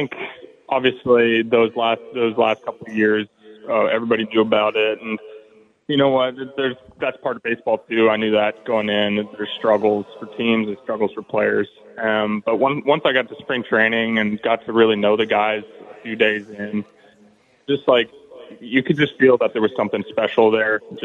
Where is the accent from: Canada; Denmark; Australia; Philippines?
Canada; moved away as an adult; now in United States; Yeah, so I grew up in Canada, moved out west in Canada for 2 years, just for my last 2 years of high school.